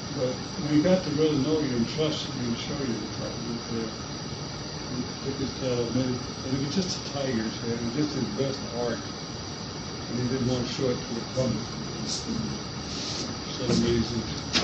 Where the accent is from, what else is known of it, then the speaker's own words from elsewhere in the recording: the South, United States; growing up in the South as I did at that time